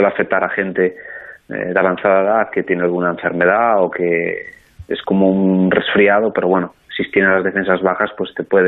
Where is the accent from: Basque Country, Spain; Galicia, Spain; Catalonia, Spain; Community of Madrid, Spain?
Galicia, Spain; Moaña; now in Piacenza, Italy; estaba acostumbrado a mi pueblo de Moaña, Vigo ya era grande, pues imagínate Tel Aviv